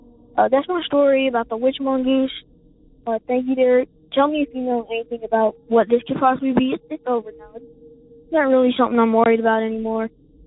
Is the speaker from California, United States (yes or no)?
no; South Carolina, United States; Sounds like a goofy name, but I'm from South Carolina, and we live in a very small town